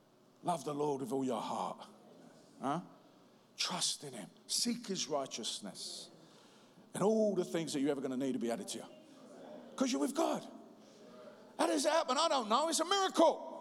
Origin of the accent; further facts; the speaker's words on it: London, United Kingdom; accent: Cockney; I'm a Cockney ex-junkie gangster, simply. Can't speak very well, look weird, got a mad background